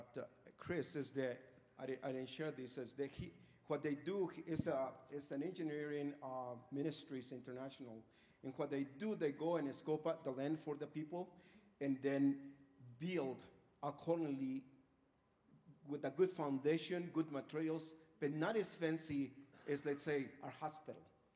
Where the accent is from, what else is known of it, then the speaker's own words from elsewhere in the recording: Mexico; English is a second language; She wants to teach me Spanish now, which I'm from Mexico